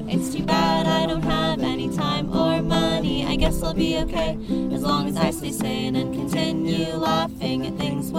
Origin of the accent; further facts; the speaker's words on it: Santa Barbara, California, United States; Hey, we're from Santa Barbara, California. Yeah, West Side.